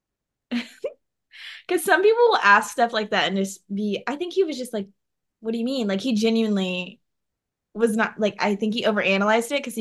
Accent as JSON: {"language": "English", "town": "Kansas City", "country": "United States", "tie": "born or raised there", "also_born_or_lived": "Southern Missouri", "said": "Well, I grew up in Kansas City. I lived in Southern Missouri, which whole different subgenre of the Midwest."}